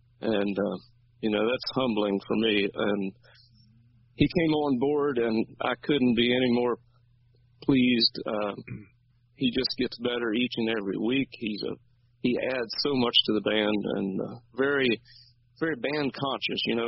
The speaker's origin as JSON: {"language": "English", "town": "Timberville", "region": "Virginia", "country": "United States", "tie": "born or raised there", "said": "he actually grew up near my hometown in Virginia. I lived in a town called Timberville"}